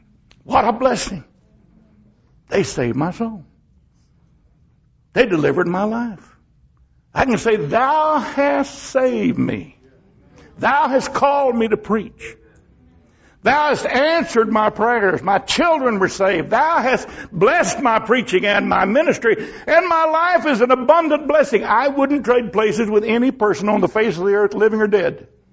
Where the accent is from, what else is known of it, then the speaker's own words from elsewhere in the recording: United States; born there; He let me be born in America.